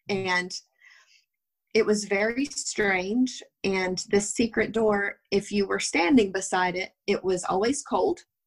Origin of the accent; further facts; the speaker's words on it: Texas, United States; We don't speak French. We're from West Texas.